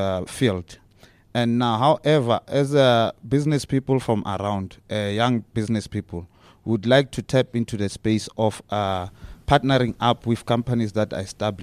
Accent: Wedela, Gauteng, South Africa; I'm from Wedela.

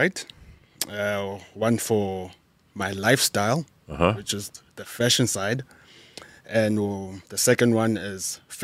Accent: King William's Town, Eastern Cape, South Africa; also born or lived in Uitenhage; now in Gqeberha, South Africa; Yes, I was born in Uitenhage. I was born there. I grew up in King William's Town.

